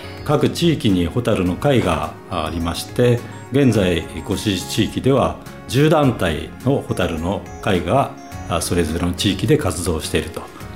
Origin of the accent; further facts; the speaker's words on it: Tsukanoyama, Niigata, Japan; 生まれも育ちも塚の山出身でございます。